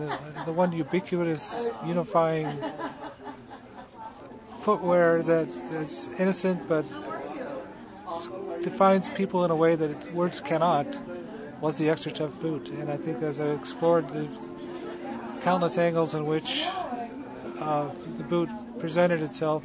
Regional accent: Ketchikan, Alaska, United States; now in Juneau, United States; Well, I originally grew up in Ketchikan, Alaska. But I lived in Juneau since 1990

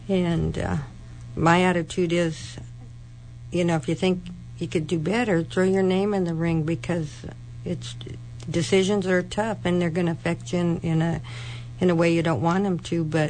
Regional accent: Sitka, Alaska, United States; I was born and raised in Sitka. I care about Sitka continuing to be a thriving community

